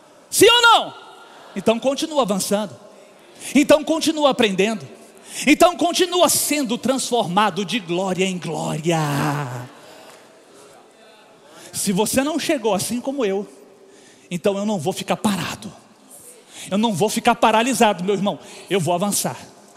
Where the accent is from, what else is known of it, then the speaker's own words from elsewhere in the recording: Minas Gerais, Brazil; Como diz lá em Minas, na minha terra, isso é bom demais da conta.